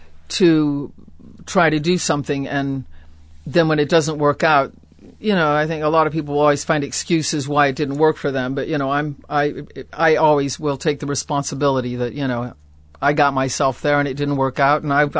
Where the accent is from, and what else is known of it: Akron, Ohio, United States; born or raised there